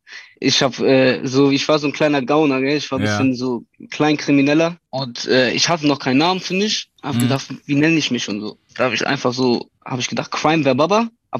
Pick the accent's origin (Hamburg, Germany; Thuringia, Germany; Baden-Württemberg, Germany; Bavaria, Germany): Baden-Württemberg, Germany; Freiburg; ich bin in dem Stadtteil Weingarten aufgewachsen. Sehr, so ein bisschen im Rand von, also ist noch Freiburg, aber so ein bisschen nicht außerhalb von Freiburg, sondern an der Grenze von Freiburg.